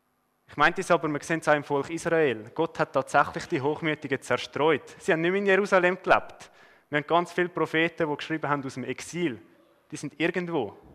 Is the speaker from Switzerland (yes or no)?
yes; Switzerland; das ist das grösste Problem an mir selber und bei uns in der Schweiz, dass wir einfach zu viel haben.